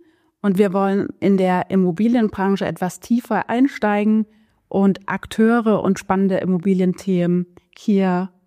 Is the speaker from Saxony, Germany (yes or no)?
yes; Chemnitz, Saxony, Germany; born there; ich bin 38 Jahre jung, genau, und geboren in Karl-Marx-Stadt.